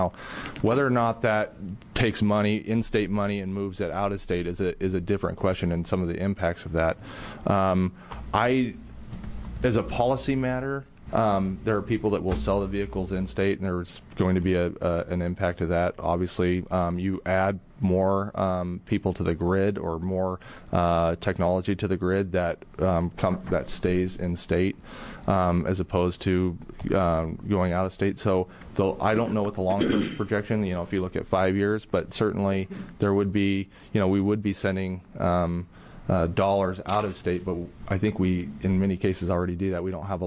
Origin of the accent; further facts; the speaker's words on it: Jordan Valley, Oregon, United States; Where I grew up in Jordan Valley, You're driving 85 miles to the grocery store, so that's not always the best option for them.